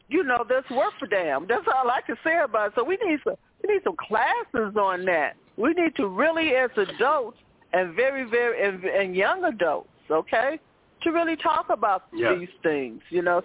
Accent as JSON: {"language": "English", "town": "Chicago", "region": "Illinois", "country": "United States", "tie": "born or raised there", "said": "I grew up in Chicago housing and projects, which was predominantly female residents, okay?"}